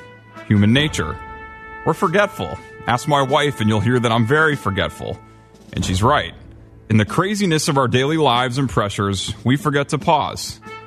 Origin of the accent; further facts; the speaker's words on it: United States; I'm an American who's always wanted to witness the creation of new Americans.